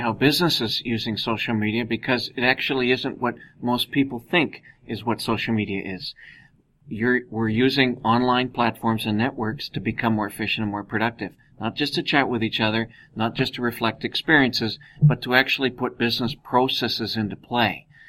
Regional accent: Canada; As a Canadian business community, we are sadly lacking in terms of efficiency and productivity.

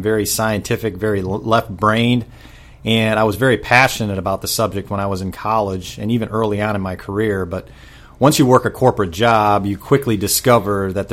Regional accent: Michigan, United States; moved away as an adult; also born or lived in Starkville; now in Memphis, United States; Yeah, I'm originally from Western Michigan. I moved to Memphis 21 years ago.

